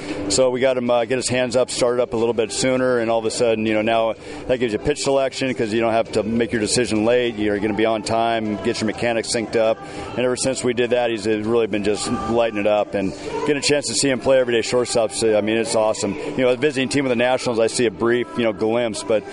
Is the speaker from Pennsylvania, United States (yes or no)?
yes; Philadelphia, Pennsylvania, United States; born there; Well, I was born in Philly, so I was a Philly fan myself.